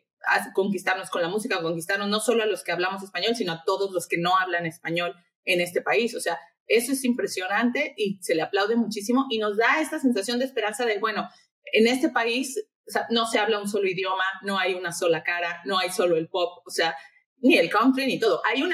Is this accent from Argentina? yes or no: no; Mexico; siendo mexicana, viniendo de un lugar donde el reggaetón no es exactamente la música que más escuchamos